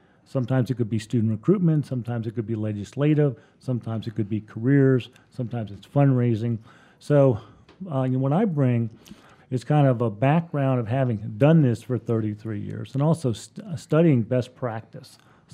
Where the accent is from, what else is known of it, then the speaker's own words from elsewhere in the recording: Tampa, Florida, United States; I'm from Tampa, Florida. No way am I going to Pittsburgh.